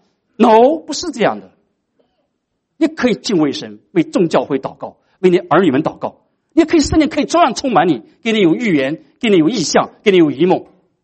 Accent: China; 我们中国人说，外行人看什么？看热闹

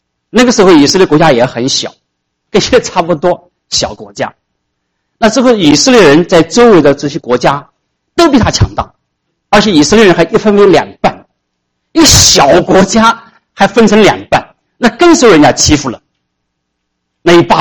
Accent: China; now in United States; 我说我从中国过来的，中国人口很多。

